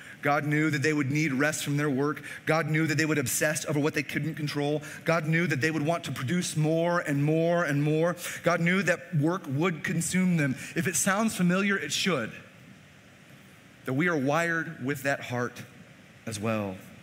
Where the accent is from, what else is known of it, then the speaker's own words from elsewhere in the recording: Chicago, Illinois, United States; I grew up in Chicago, not a lot of fields to work.